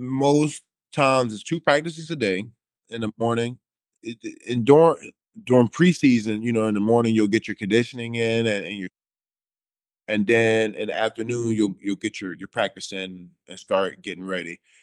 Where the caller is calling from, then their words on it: Japan; I'm speaking from Japan, it's back-to-back.